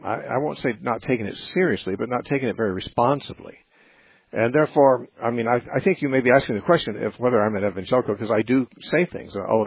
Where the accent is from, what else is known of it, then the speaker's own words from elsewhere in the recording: United States; I'm an American and I'm an evangelical.